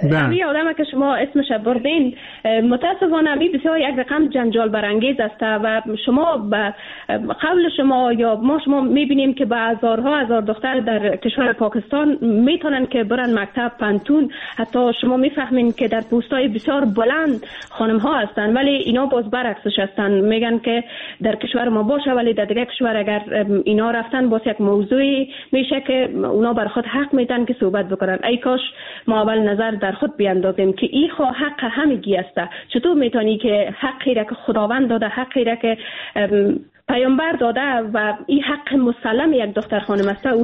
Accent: Afghanistan; ما به عنوان یک افغان واقعا همین ملاهایی که از پاکستان سفر میکنن

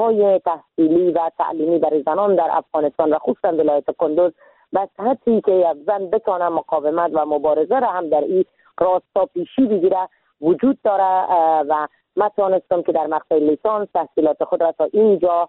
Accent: Iran; ما در سال 1364 در کشور ایران به دنیا آمدم،

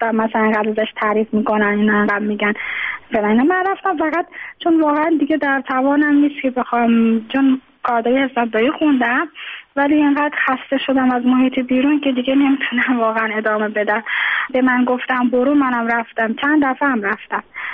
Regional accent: Tehran, Tehran Province, Iran; born there; now in Mashhad, Iran; من من خودم متولد تهرانم، اینجا به دلایل ازدواج کردم اومدم اینجا، حالا موندگار شدم دیگه توان بازگشت نداشتم. اینجا مثلا مذهبیه

